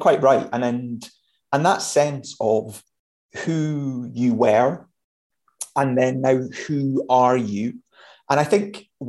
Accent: Scotland, United Kingdom; Obviously, I'm from Scotland.

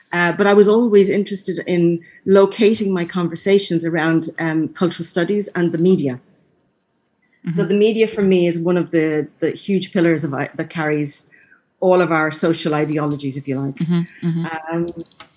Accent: Dublin, Ireland; moved away as an adult; also born or lived in Waterford / London; now in Malta; As you've guessed, I'm Irish, but I am also Maltese. I was born in Ireland, raised in Dublin and in Waterford, but then went to work in London. And from London, I found myself in Malta. And I've been in Malta since 94.

